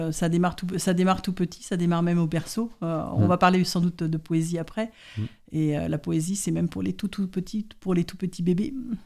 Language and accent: French; Paris, Île-de-France, France; Nous étions établis à Paris. Moi, je suis parisienne de 4 générations